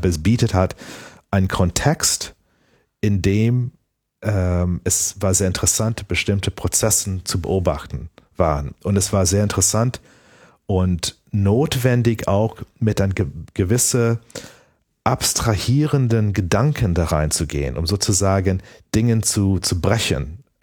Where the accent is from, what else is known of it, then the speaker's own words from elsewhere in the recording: Canada; now in Germany; dass ich bin ja fast sozusagen so reingefallen als Kanadier in diese komische Situation in Ostdeutschland